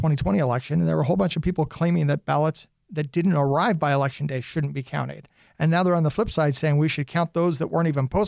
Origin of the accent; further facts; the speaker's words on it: Portland, United States; I grew up in Portland and there was a dental school right there and lots of Utahns came to dental school